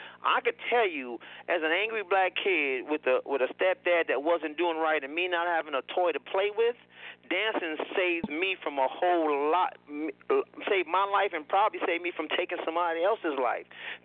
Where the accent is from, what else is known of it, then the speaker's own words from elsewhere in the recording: Bronx, New York, United States; I'm born and raised in the Bronx, Lincoln, on 3rd Avenue, Lincoln Hospital. Born and raised in the Bronx.